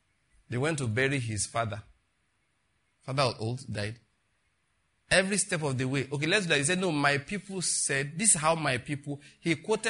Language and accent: English; Western Nigeria, Nigeria; Really, at least, I grew up in Western Nigeria.